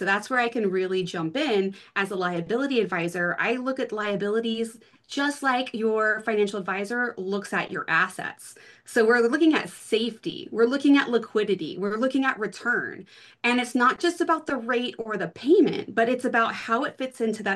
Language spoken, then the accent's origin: English; Texas, United States; And so Bless Your Balance Sheet really came about by like growing up in Texas where, you know, they whisper about debt, like cash is king there.